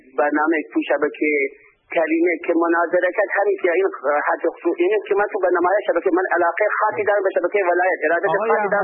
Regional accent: Iran; من به عنوان یک ایرانی ایرانی هم افتخار میکنم

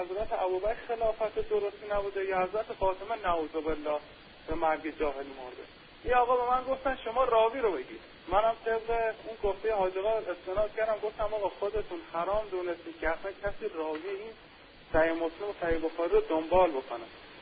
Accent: Iran; بودم که گفتم از ایرانم

